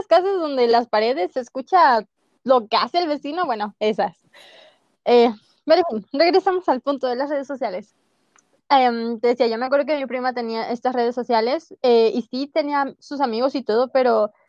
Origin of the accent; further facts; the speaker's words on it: Mexico; Y yo soy de México, mi México bonito y lindo y querido.